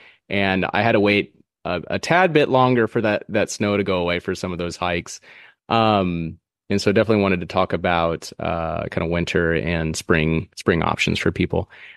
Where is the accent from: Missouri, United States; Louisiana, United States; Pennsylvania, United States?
Missouri, United States; I'm from Missouri, and we have my coldest colds in Missouri definitely beat out Anchorage colds.